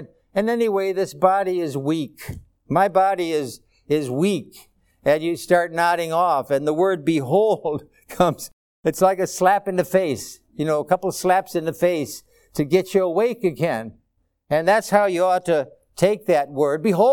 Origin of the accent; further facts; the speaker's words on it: Chicago, Illinois, United States; born there; Now, I was born in Chicago, and they have blocks. They have 8 blocks to a mile.